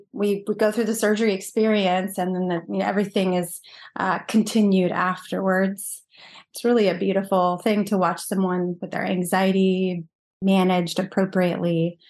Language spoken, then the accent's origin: English; Chico, California, United States; When I started my own practice in Chico, California, which is my hometown, it was terrible.